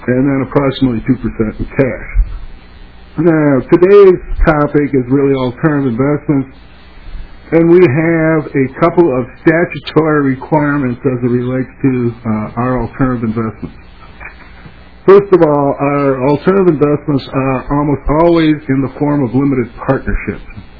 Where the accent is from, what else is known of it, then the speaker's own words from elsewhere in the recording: Winona, Minnesota, United States; And, you know, we're from Minnesota. We understand that. I was born and raised in Winona.